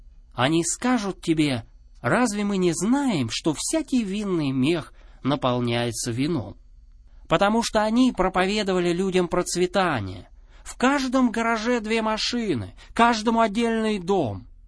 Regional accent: United States; Russian is a second language; Вы не поверите, сколько людей звонило, рассерженные, только потому, что я из Соединенных Штатов.

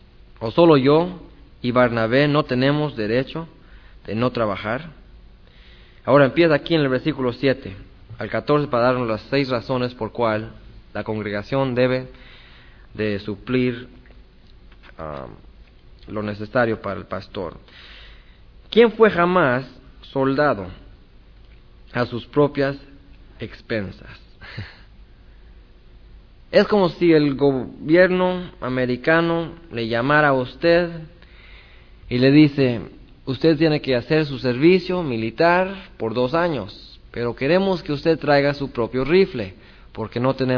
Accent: Mexico City, Mexico; born there; Yo fui católico por toda mi vida. Yo nací en México, el Distrito Federal.

